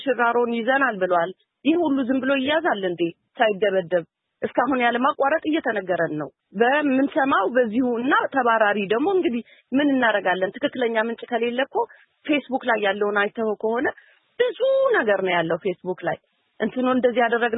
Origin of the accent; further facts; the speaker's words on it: Tigray, Ethiopia; እኛ እንደ ኢትዮጵያውያን እንደ ትግራይ ኢትዮጵያውያን በነፃ አእምሮ ለመናገር ሁሌም ዝግጁ ነን